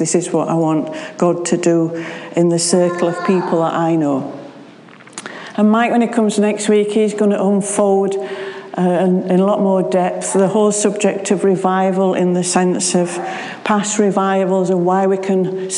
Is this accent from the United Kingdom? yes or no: yes; Sheffield, Yorkshire and the Humber, United Kingdom; accent: Sheffield; We're from Sheffield. Always been in Sheffield, always lived in Sheffield, so hence we've got well and truly Sheffield accents, which is strange.